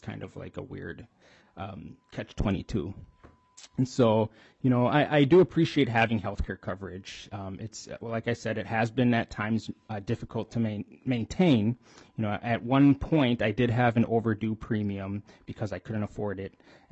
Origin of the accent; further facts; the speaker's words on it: St. Paul, Minnesota, United States; I grew up here. I was born and raised in St. Paul, home sweet home.